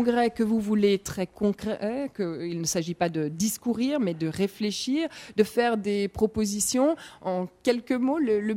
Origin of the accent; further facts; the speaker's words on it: Switzerland; Vous savez, on pose des questions en tant que Suisse.